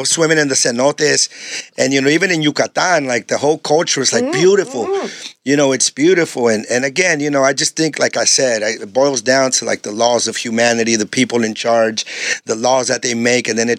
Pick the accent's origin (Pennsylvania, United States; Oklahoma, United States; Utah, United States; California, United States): California, United States; San Diego; Yeah, I grew up in San Diego, you know, but every school that I went to every school because I got kicked out of all the schools.